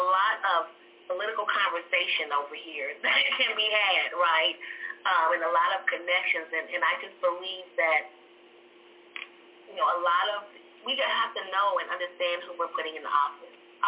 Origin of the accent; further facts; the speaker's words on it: Indianapolis, Indiana, United States; I love living over here. I live on South Shore. I live in South Shore. And, you know, like I said, I'm from Indianapolis. I've seen things change. I'm 52.